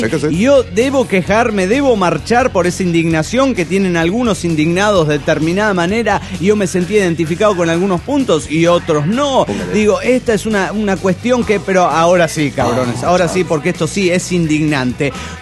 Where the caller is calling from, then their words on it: Managua, Nicaragua; de Managua, Nicaragua.